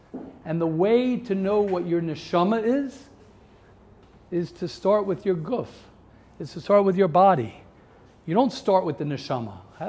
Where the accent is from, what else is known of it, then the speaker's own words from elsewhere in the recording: Baltimore, Maryland, United States; born there; Well, I said I was born in Baltimore. My mother was born in Baltimore. My grandmother was born in Baltimore.